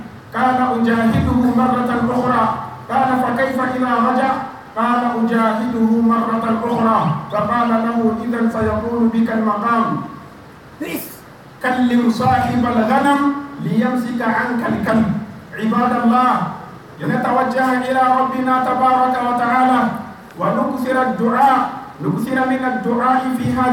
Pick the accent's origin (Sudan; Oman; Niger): Niger; بلادنا النيجر